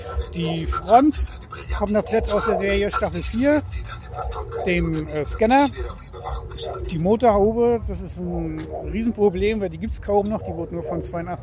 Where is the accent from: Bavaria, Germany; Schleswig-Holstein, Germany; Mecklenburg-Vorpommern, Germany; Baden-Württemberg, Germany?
Mecklenburg-Vorpommern, Germany; Rostock; Ich komme aus Rostock.